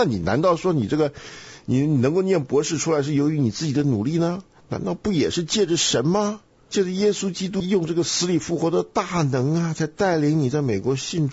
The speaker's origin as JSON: {"language": "Chinese", "country": "Taiwan", "tie": "born or raised there", "said": "我记得小时候在台湾就有一个什么不圣什么大学"}